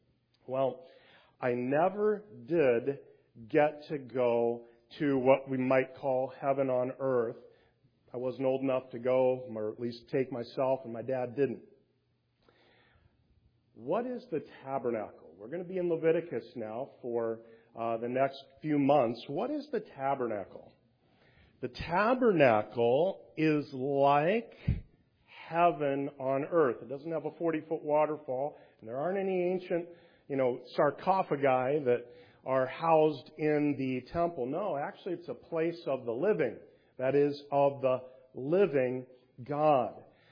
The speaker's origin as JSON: {"language": "English", "town": "Davenport", "region": "Iowa", "country": "United States", "tie": "born or raised there", "said": "I grew up in Davenport, Iowa, which is on the Mississippi River."}